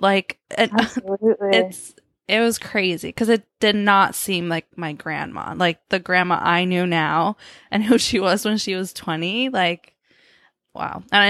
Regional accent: Argentina; When I was, I don't know, maybe like 5-6 years ago, I'm from Argentina. So I went back to Argentina

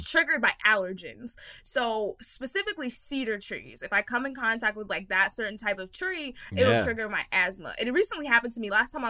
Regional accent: Texas, United States; I'm from Texas.

